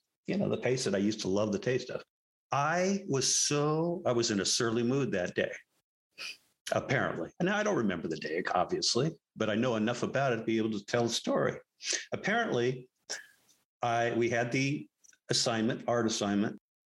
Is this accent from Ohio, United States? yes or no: no; Denver, Colorado, United States; born there; I was born in St. Luke's Hospital in Denver, baptized Lutheran.